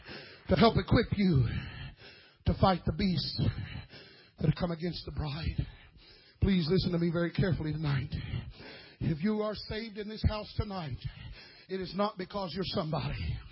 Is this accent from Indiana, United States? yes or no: yes; Indiana, United States; now in Texas, United States; Now, I'm from Texas now. Originally from Indiana